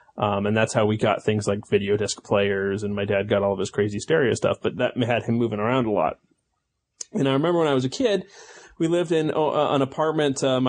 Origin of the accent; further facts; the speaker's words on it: Midwest, United States; So, the Overland Park, Olathe, Gardner area. I'm very much from the Midwest.